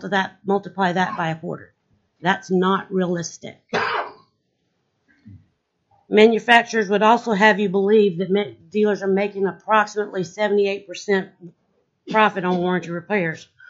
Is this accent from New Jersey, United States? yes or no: no; Fairbanks, Alaska, United States; I'm from Fairbanks.